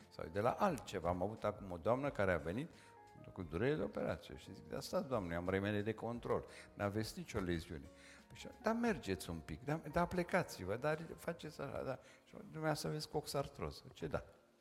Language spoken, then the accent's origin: Romanian; Brașov, Brașov County, Romania; m-a duseseră și pe mine, în fine, ca brașovean